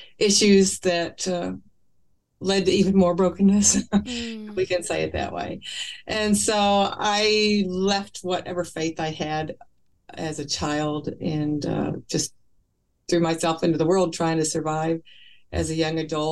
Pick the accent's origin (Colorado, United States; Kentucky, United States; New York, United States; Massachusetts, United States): Kentucky, United States; I was raised in Kentucky in a home where my mom and dad were married quite young, and we had four kids.